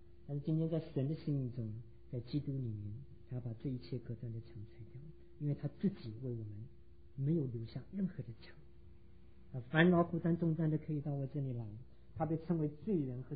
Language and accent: Chinese; China; 那你知道美国人用信用卡跟我们中国人不一样啊